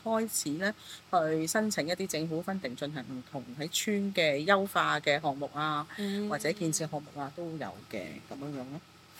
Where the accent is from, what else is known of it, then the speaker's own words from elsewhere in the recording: Hong Kong; 咁我哋香港人個碳排放有時咁高咧